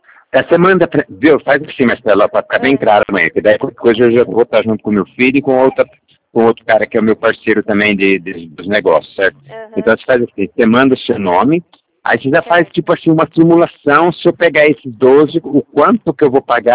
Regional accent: Jarinu, São Paulo, Brazil; Eu sou de Jarinu.

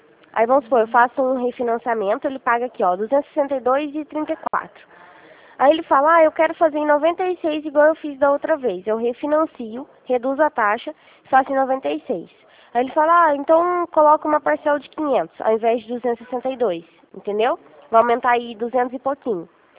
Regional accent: Rio Claro, São Paulo, Brazil; Sou de Rio Claro.

